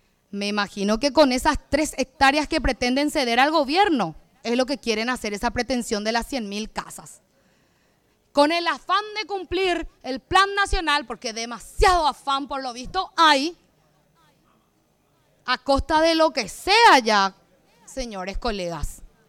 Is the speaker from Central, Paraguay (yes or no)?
yes; Central, Paraguay; yo soy de Central, colegas, pero me manejo por Asunción